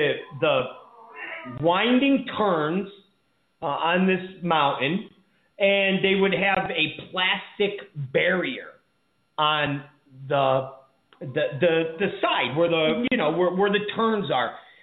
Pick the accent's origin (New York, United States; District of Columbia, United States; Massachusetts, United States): New York, United States; Rochester; I'm from the East Coast. I lived in Rochacha. That's what we called it. That's what we called Rochester. Rochacha. Okay, so I lived in Rochester, and we got a lot of snow